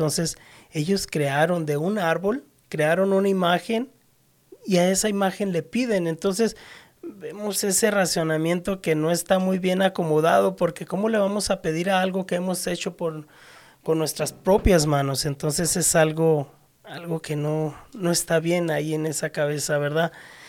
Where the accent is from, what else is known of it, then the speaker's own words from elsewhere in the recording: Mexico; yo que soy de México y pues conozco muchas personas